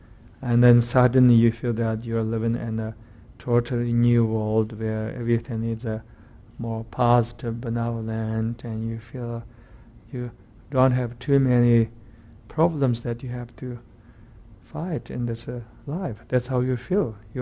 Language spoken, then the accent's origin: English; Tibet, China; Recently, I couldn't reach into Tibet, my hometown.